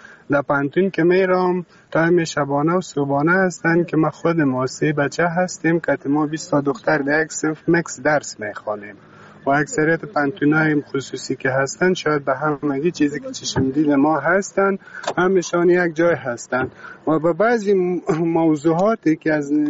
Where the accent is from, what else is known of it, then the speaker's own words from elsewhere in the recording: Afghanistan; ما شما افغان هستیم، مسلمان هستیم